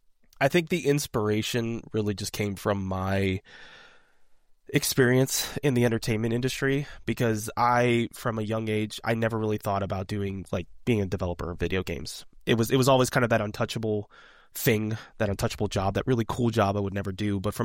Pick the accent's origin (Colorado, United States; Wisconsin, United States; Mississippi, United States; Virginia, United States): Virginia, United States; the schools in the state, which I'm from Virginia, they don't really have true filmmaking film schools